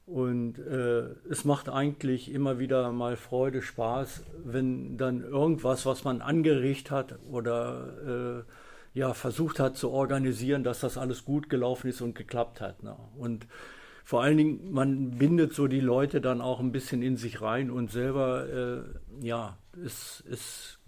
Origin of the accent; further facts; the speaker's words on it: Itzum, Lower Saxony, Germany; born there; now in Nettlingen, Germany; Ich komme gebürtig aus Itzum und bin und wohne seit 1980 hier in Nettlingen